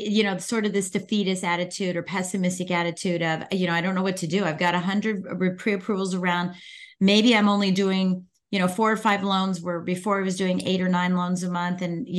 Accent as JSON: {"language": "English", "region": "Virginia", "country": "United States", "said": "And I'm from Virginia. I'm in from Northern Virginia. So I'm outside of DC"}